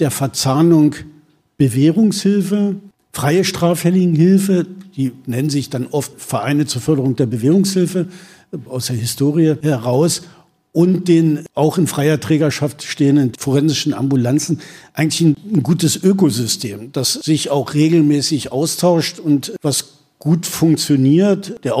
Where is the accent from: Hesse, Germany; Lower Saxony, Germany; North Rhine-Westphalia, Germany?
Lower Saxony, Germany; ich bin Niedersachse